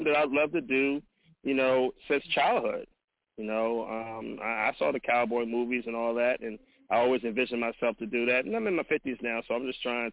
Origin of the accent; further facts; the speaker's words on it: Compton, California, United States; being part of the Crip set, you know, growing up in Compton, being a Nutty Block Crip